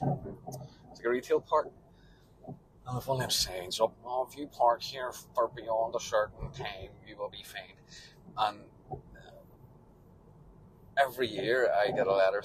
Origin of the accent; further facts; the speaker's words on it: Belfast, Northern Ireland, United Kingdom; growing up in Belfast